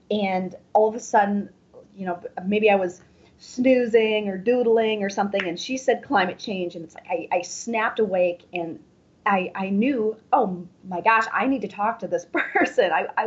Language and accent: English; La Crescent, Minnesota, United States; as I was growing up in La Crescent, I come from a family of, I like to call them foragers.